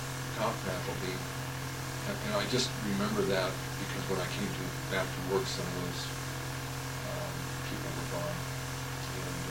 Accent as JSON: {"language": "English", "region": "Washington", "country": "United States", "tie": "born or raised there", "also_born_or_lived": "North Dakota", "said": "I was born in Jamestown, or in Linton."}